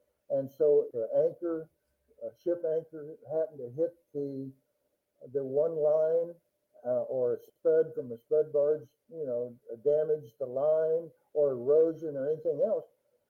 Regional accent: California, United States; I come from Northern California, where there's logging and mining and civil type activities, dams, bridges, and stuff like that.

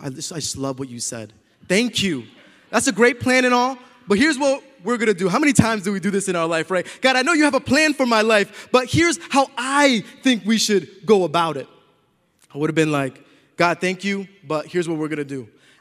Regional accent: Boston, Massachusetts, United States; Yo, I'm from Boston, Massachusetts. I've never seen a wild animal in the wild ever in my entire life.

